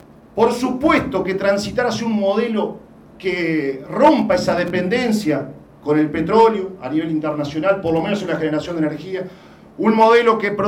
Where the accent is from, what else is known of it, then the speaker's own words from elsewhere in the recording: Uruguay; quizá como pueblo uruguayo